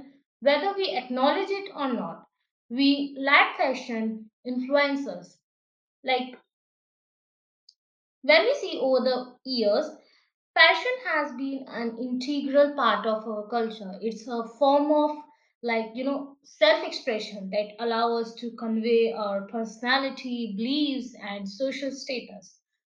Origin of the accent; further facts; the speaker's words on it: India; English is a second language; Let's just take the example of Indian fashion style, because I'm Indian, so I know something about Indian things because I love the history.